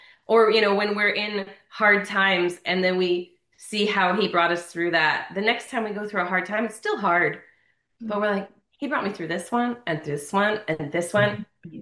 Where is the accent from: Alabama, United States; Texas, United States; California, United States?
California, United States; Yeah, it's SoCal